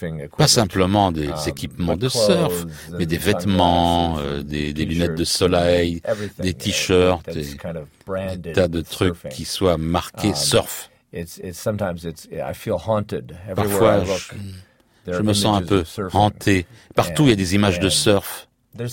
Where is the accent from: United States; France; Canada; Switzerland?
United States; Hawaii; c'était une chanson à la radio quand j'étais gamin à Hawaï dans les années 60